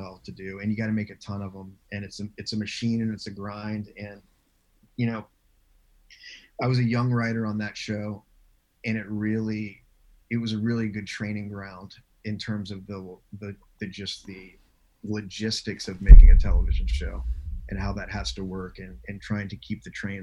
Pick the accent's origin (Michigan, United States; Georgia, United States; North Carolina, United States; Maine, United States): Georgia, United States; Marietta; Yeah, well, I grew up in Marietta, Georgia, and went to University of Georgia.